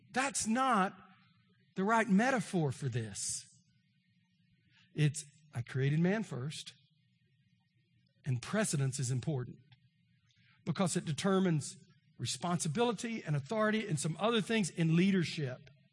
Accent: Texas, United States; I'm from East Texas. And we got a lot of warts in East Texas

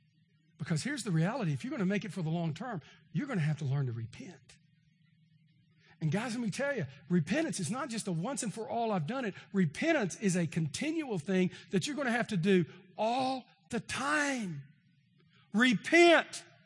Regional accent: Texas, United States; I mean, I'm from Texas. I don't understand polygamy. Not Utah.

